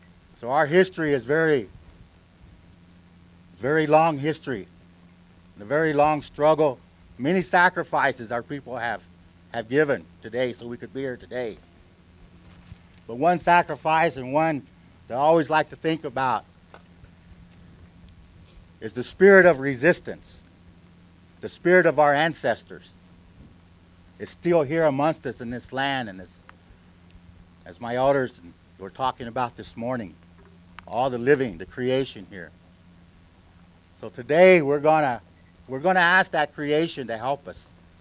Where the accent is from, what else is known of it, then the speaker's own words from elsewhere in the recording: Oklahoma, United States; I'm a Choctaw from Oklahoma.